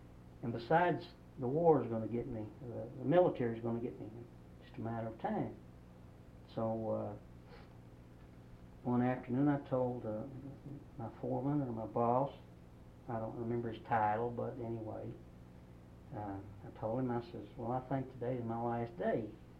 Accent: Kentucky, United States; I'm from Kentucky, but no, that don't mean anything.

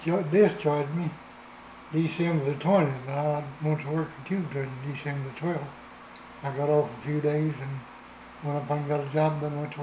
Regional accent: United States; I was born in Edmonds County, stayed in Edmonds County.

